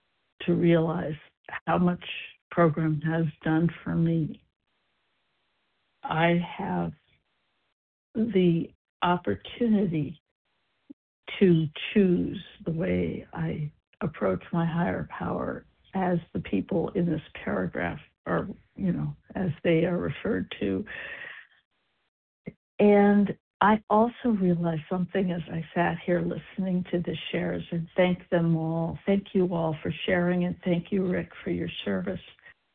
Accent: Oregon, United States; from Oregon, recovered compuls

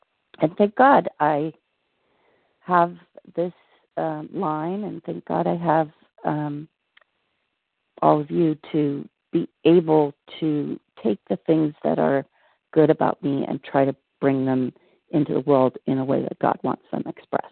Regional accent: San Diego, California, United States; I'm from San Diego, California, recovered.

